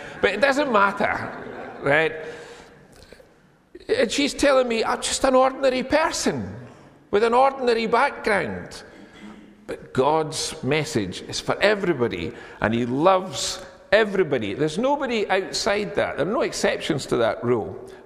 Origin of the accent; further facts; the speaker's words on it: Edinburgh, Scotland, United Kingdom; Scottish. Well, I'm very Scottish. But I'm descended from a Perth fishmonger. Now, I was brought up in a big council estate on the south side of Edinburgh.